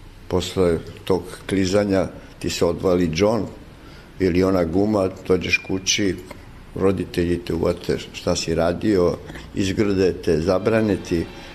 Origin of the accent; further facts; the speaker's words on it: Belgrade, Serbia; Ja sam sa Čubure, otac mi je bio zanatlija na Čuburi, imao je radnju obučarsku, rodio sam se u Beogradu